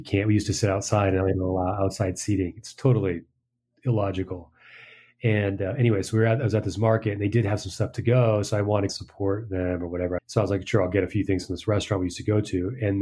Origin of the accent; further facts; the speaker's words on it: United States; now in Peru; Living abroad and looking at, we're, of course, here in Peru, that's still looking pretty terrible. And as an American, does going back there make sense?